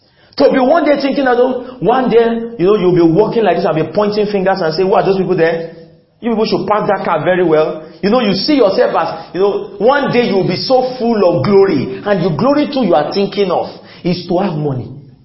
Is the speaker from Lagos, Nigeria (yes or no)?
no; Ife, Osun, Nigeria; I was born in Ife, I grew in Ife, I schooled in Ife. Oh God, when will I go out of Ife?